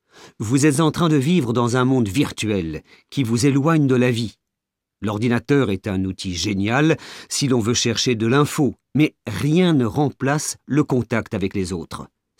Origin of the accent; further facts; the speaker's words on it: Paris, Île-de-France, France; born there; also born or lived in Greece / Serbia; Je suis né à Paris, mais j'ai habité en Grèce et en Serbie, où aucun livre n'était publié dans ma langue.